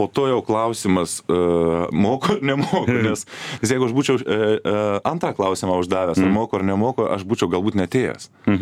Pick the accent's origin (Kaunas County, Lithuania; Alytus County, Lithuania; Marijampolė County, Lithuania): Marijampolė County, Lithuania; Marijampolė; Aš esu marijampolietis.